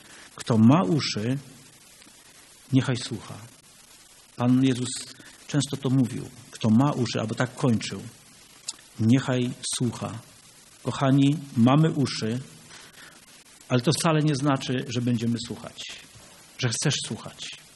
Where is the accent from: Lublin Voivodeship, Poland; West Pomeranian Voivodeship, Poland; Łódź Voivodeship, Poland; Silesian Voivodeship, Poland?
West Pomeranian Voivodeship, Poland; Połczyn-Zdrój; I wy tu z Ciechanowa, i my z Połczyna